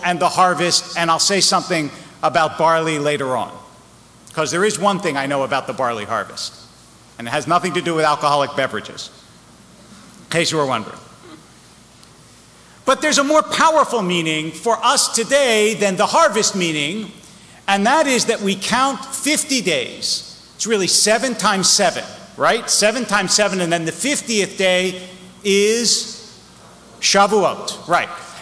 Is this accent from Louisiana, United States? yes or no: no; Philadelphia, Pennsylvania, United States; I grew up in Philadelphia, where there were supermarkets but no harvests.